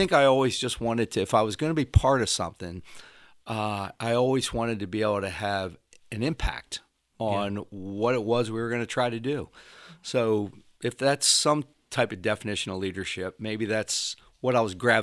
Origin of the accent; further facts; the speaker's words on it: Timonium, Maryland, United States; I'm very much a local kid. I grew up in Timonium, one of 4 children.